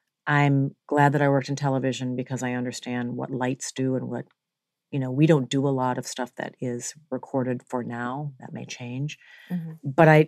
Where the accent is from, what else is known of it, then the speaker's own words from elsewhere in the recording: Minnesota, United States; I grew up in Minnesota.